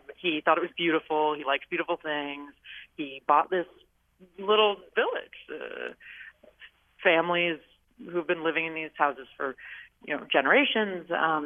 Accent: California, United States; because I grew up in California and believe very deeply in public access to the beaches

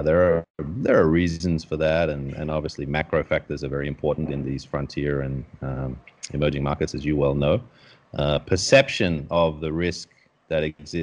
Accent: Australia; moved away; I've been living in Asia since about 1996, so that's gone on 25 years. I grew up in Australia, lived all over the world before that. I was sort of an expat brat.

